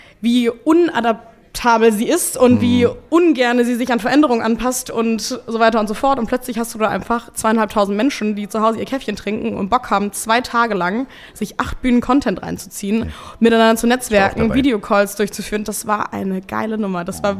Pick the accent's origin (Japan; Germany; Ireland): Ireland; Ah, ich komme aus Irland, genau.